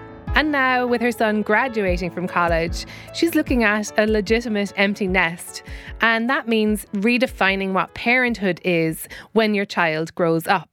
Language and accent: English; Ireland; They went to college in England and we grew up in Ireland, so they were going to another country. And even though there was eight children